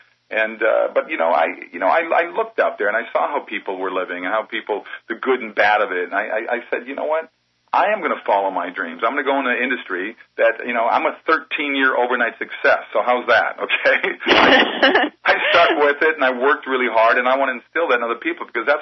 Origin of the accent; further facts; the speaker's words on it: Minnesota, United States; now in Los Angeles, United States; When I moved out here from Minnesota, my small little town in Minnesota, out to L.A., I was overwhelmed with this city.